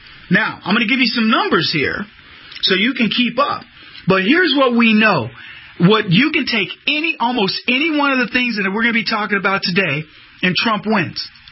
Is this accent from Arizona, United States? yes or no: yes; Arizona, United States; Do we got any songs for Arizona? I was born and raised in Arizona. We need some music for Arizona.